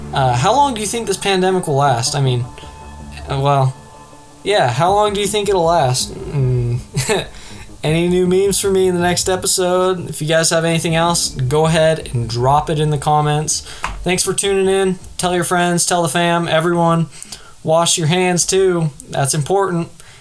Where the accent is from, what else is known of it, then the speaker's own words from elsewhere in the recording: Idaho, United States; In my home state of Idaho, though, the state really gave me hope about everything with school and sports and all.